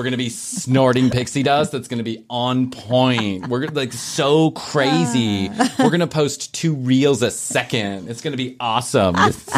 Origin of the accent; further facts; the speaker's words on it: Georgia, United States; I'm 19 years old. I'm from Central Georgia